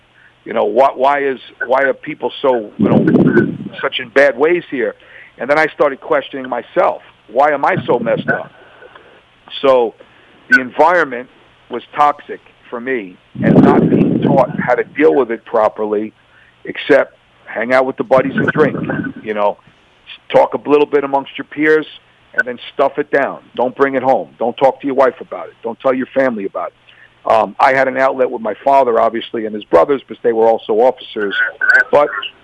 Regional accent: Staten Island, New York, United States; I grew up in Staten Island in a predominantly white community, like 90% white community. You know, I'm Italian and Irish by heritage, and I grew up with all people like me.

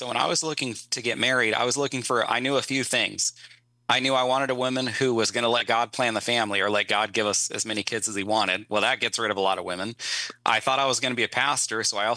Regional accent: California, United States; Rhett, Katie and I grew up together in Northern California.

